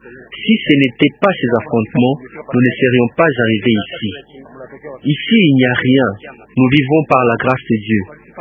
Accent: Masisi, North Kivu, DR Congo; Je viens de Masisi. Je suis arrivé ici à pied à cause de la guerre avec Nkunda.

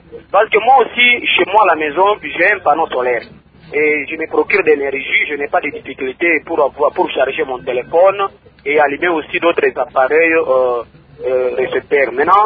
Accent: Maniema, DR Congo; Ici, chez nous, en Maniema

